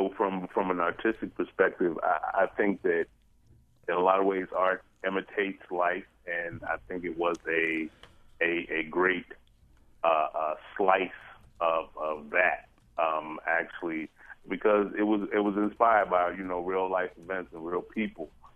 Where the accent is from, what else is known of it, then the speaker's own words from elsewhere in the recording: Baltimore, Maryland, United States; Growing up in West Baltimore, I can actually identify with that. You know, growing up as a teenager, you know, and in the 80s